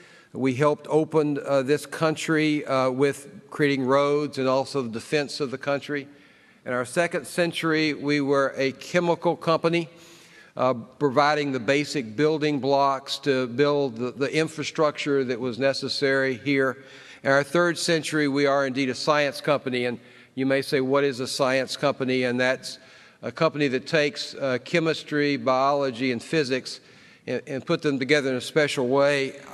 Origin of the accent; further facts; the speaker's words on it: Nashville, Tennessee, United States; Nashville is my hometown.